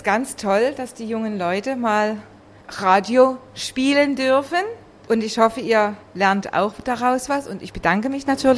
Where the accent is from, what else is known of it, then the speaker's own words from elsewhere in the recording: East Germany, Germany; Ich bin in der DDR groß geworden